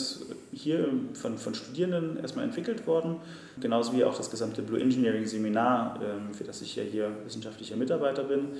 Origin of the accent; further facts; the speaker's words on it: Rhön, Germany; Ich bin in der Rhön aufgewachsen und das ist ein Biosphärenreservat in der Mitte von Deutschland.